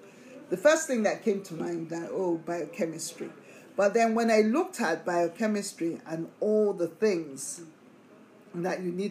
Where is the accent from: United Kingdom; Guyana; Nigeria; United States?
Nigeria; So growing up in Nigeria, I think has given me a lot of strength in the sense that it structured me